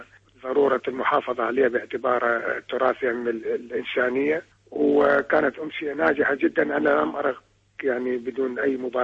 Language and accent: Arabic; Iraq; الحقيقة لازم نحن كعراقيين نغلب هويتنا العراقية على الضغائن والأحقاد والأشياء اللي تفرقنا